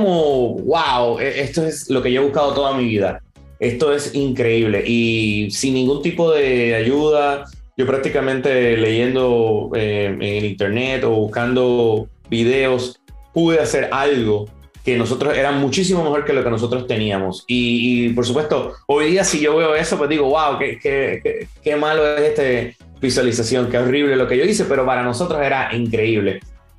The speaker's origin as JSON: {"language": "Spanish", "country": "Puerto Rico", "moved": "yes", "lives_now": "London, United Kingdom", "said": "soy originalmente de Puerto Rico y esto, tengo mucha familia en Puerto Rico, trato de visitarlos aunque sea por lo menos una vez al año."}